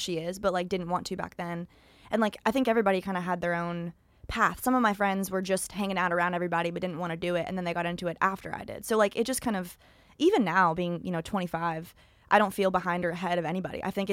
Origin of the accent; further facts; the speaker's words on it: Florida, United States; also born or lived in Wisconsin; I always say I'm from Florida, but I spent a lot of time in so many different cities throughout my childhood.